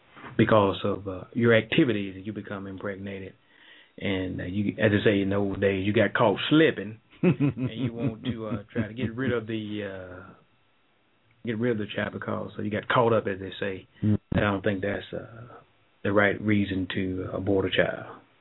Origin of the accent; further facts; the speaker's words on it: Silver Creek, Mississippi, United States; I'm from Silver Creek, Mississippi. I've been to Africa. But I consider myself an American.